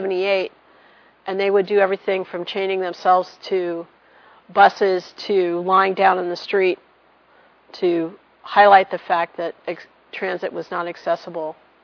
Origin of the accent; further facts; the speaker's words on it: San Mateo, California, United States; And I grew up in San Mateo, which is about 15 miles up the road from Stanford.